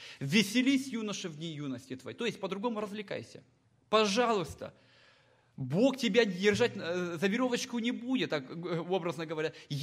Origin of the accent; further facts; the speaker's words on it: Moldova; moved away; Ну, я приехал с Молдавии, у нас таких парков не было.